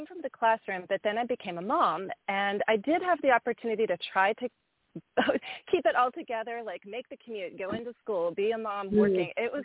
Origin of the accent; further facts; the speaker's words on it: Pennsylvania, United States; I'm American, but I thought I was going to teach Russian. So in college, I did decide to become a teacher. I got teacher certification. I got certified to teach Russian in secondary schools in my home state in Pennsylvania.